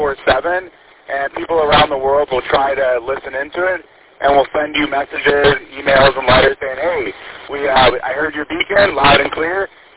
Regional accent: Midland, Michigan, United States; you know, I'm from Midland, and they're so well-funded with emergency stuff

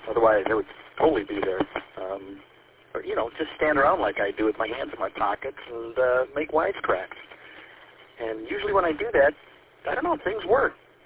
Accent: Buffalo, New York, United States; I'm from Buffalo.

